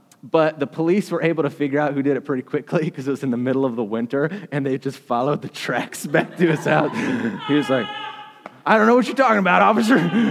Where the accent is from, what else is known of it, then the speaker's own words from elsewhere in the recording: Appalachia, United States; So I'm from Appalachia too, so I felt like it resonated.